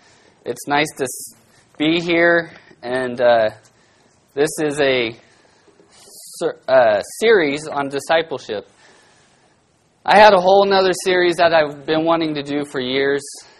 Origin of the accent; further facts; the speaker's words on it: Bakersfield, California, United States; growing up in Bakersfield, I learned that from the farming community.